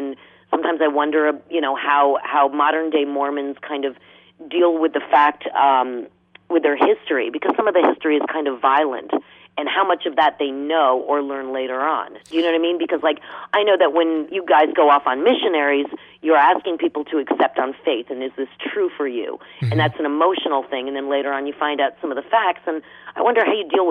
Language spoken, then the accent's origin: English; Short Hills, New Jersey, United States; Well, actually, yeah, I grew up actually in Short Hills, New Jersey, and there was a stake in our town, sure.